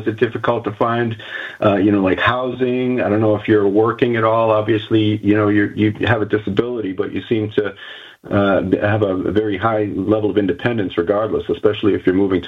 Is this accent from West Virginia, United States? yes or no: no; Acton, Massachusetts, United States; Oh, me as well.